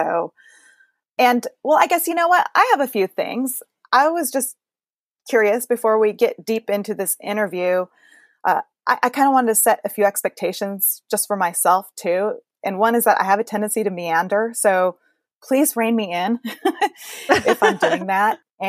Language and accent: English; Portland, Oregon, United States; Portland, Oregon. The beer guzzling, wine sipping, food eating, tree hugging, animal loving, hemp wearing capital of the U.S.